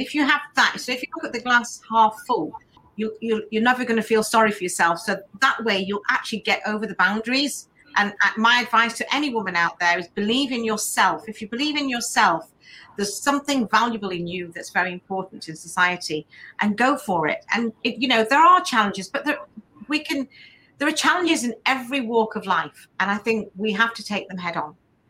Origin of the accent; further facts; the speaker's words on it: England, United Kingdom; I'm an Asian woman. I'm born and bred in England. My parents were in business, and I'm from a family of business.